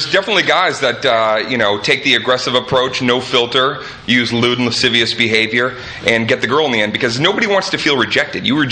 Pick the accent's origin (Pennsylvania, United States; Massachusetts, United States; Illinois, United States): Massachusetts, United States; Arlington; I mean, it's my hometown. I grew up in Arlington, Massachusetts, started my comedy career in Boston.